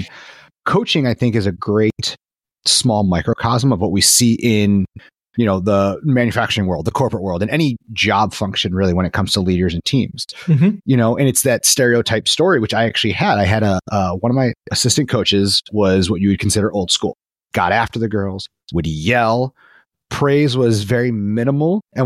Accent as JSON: {"language": "English", "town": "Chicago", "region": "Illinois", "country": "United States", "said": "I'm from the Chicago area. So Bears, Bulls, Cubs, Blackhawks, Sky."}